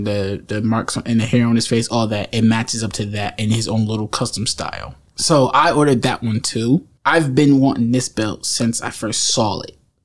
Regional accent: Trenton, New Jersey, United States; I was really born and raised in Trenton, so this is a hometown for me.

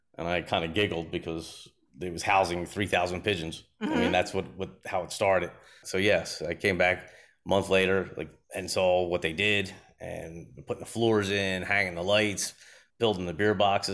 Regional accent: United States; I'm an American guy.

